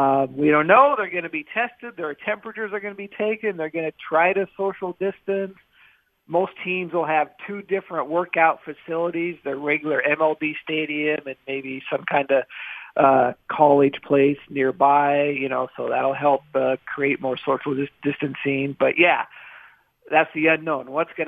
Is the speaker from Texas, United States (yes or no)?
no; Seattle, Washington, United States; I'm from Seattle.